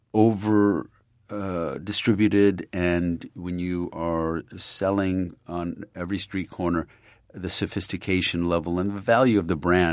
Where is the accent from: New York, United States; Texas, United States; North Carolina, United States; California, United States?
New York, United States; Elmira; My family, I'm from Elmira, New York, where they used to have typewriter factories, glass factories, shoe factories.